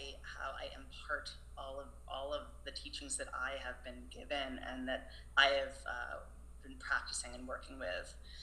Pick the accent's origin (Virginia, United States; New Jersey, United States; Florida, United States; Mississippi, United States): Virginia, United States; I grew up down in like rural Virginia, and everyone had tons of cousins. And we were called Yankees. We were living down South, Yankees.